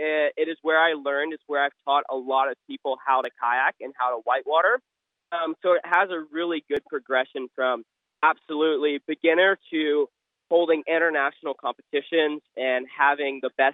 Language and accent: English; Phenix City, Alabama, United States; also born or lived in Columbus, Georgia; I am from Phoenix City, Alabama in Columbus, Georgia, so I've grown up in this hometown my entire life.